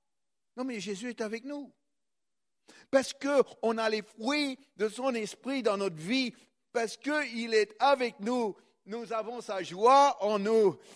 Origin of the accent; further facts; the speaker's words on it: France; Moi, je suis français.